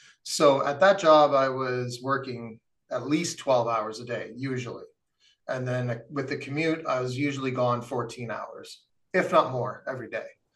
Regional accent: Gravenhurst, Ontario, Canada; also born or lived in Orillia; I grew up mostly in Gravenhurst, Ontario. Born in Orillia, Ontario.

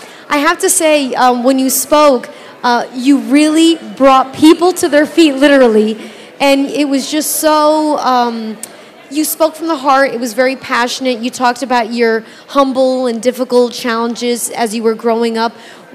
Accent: New Jersey, United States; New Jersey.

